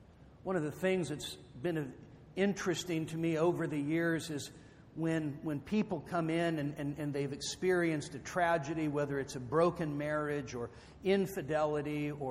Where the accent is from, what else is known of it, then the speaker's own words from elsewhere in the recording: West Coast, United States; because I come from the West Coast, so I'm a San Francisco Giants fan.